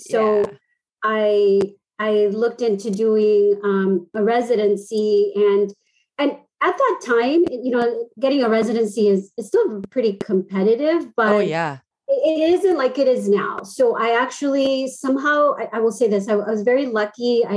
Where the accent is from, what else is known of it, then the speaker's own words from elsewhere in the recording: Miami, Florida, United States; So I'm from Miami. I've pretty much been here all my life. I did undergrad here in Miami, Florida International University